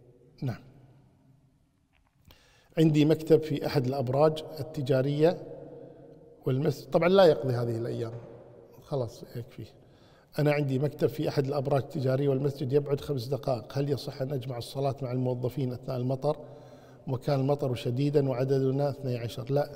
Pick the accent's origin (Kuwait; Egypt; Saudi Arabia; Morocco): Kuwait; بالنسبة للمقبرة عندنا في الكويت